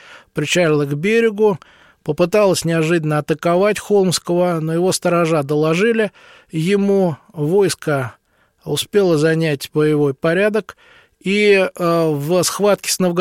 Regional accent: Moscow, Russia; Я москвич

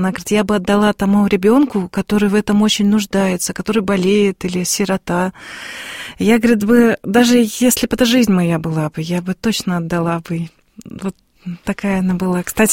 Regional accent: Urals, Russia; Я говорю, никоим образом, я уральская казачка.

